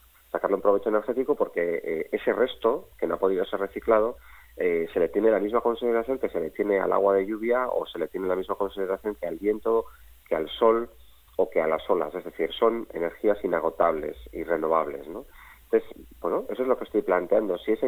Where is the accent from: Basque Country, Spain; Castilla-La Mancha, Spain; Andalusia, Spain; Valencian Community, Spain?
Basque Country, Spain; no sé si de que no somos suficientemente vascos para él